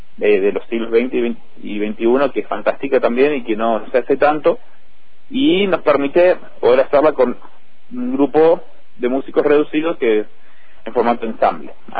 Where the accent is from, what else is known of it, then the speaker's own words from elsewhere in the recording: General Roca, Río Negro, Argentina; la ciudad es mi ciudad de origen y además está mi familia, pero también porque es el polo, para mí, el polo cultural y artístico de la Patagonia, General Roca Ofisque.